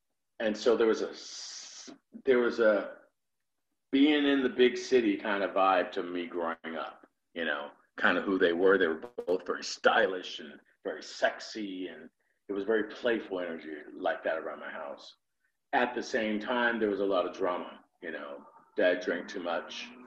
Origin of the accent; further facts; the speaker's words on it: Chicago, Illinois, United States; moved away as an adult; now in Los Angeles, United States; I'm from Chicago.